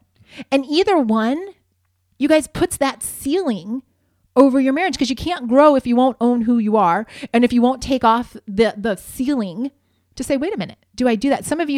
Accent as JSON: {"language": "English", "region": "Ohio", "country": "United States", "tie": "born or raised there", "also_born_or_lived": "Spokane, Washington", "said": "I grew up in Ohio. I was very comfortable not having to deal with snow unless I like decided to drive into the mountains"}